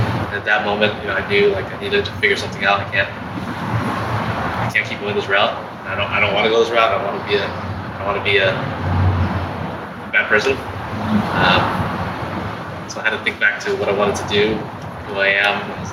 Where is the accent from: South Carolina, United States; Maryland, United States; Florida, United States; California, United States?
California, United States; Westminster; I was born and raised out here in Orange County. My entire life, I grew up in the city of Westminster.